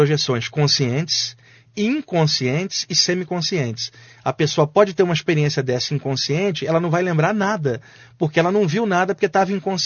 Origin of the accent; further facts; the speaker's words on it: Rio de Janeiro, Brazil; now in São Paulo, Brazil; Quando eu vim para São Paulo, eu sou do Rio de Janeiro, eu estou aqui em São Paulo desde 89.